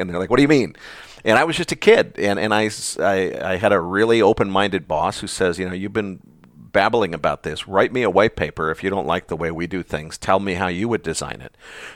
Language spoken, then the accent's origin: English; Concord, Massachusetts, United States; I grew up in Concord, Massachusetts, which is relevant only because it is the first town in the United States to have a mini computer donated to its junior high school.